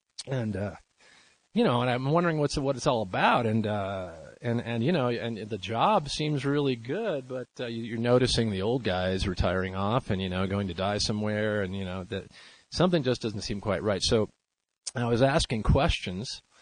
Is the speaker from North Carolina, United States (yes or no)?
no; Chicago, Illinois, United States; I grew up outside of Chicago and started working in television in 1980.